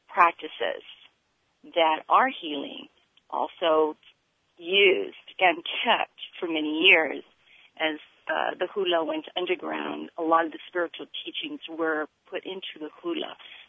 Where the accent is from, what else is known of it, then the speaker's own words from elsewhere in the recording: Makaha, Hawaii, United States; I loved, and growing up in Makaha in the 50s was just fabulous.